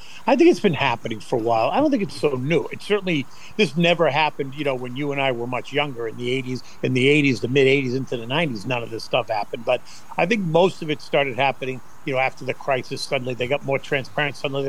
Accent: Boston, Massachusetts, United States; moved away as an adult; because I grew up in Boston, right? I grew up in the first 22 years of my life. I grew up just 8 miles outside of, you know, downtown Boston, and it was great.

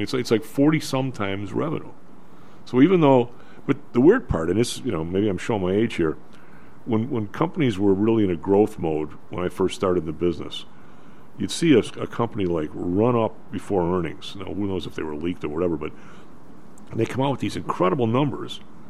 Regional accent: Midwest, United States; I know we're all from the Midwest.

